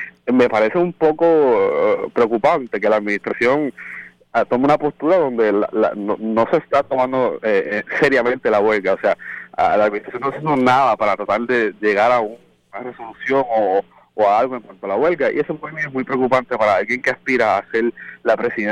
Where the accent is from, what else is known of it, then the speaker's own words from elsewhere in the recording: Bayamón, Puerto Rico; yo soy de Bayamón.